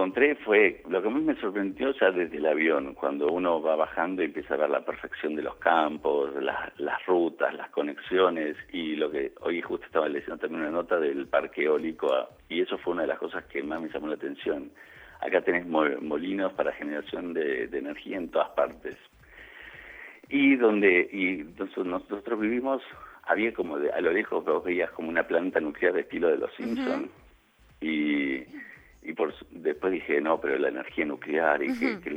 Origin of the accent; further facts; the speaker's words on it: Argentina; Como buen argentino, yo uh-huh. Me quedo terminando trabajando hasta las 7, pero es una cuestión cultural.